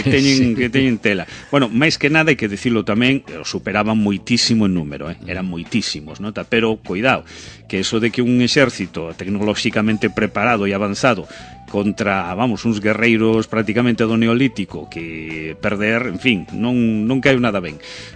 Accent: Oleiros, Galicia, Spain; son galego, son aquí de Oleiros, vin o sol hoxe.

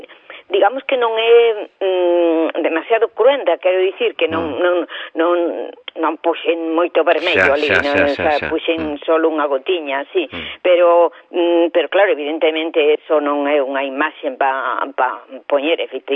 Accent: Oleiros, Galicia, Spain; eu son veciña de Oleiros, o sea, en realidad eu nacín aquí, en Perillo. Bueno, a miña familia é de Perillo de toda a vida.

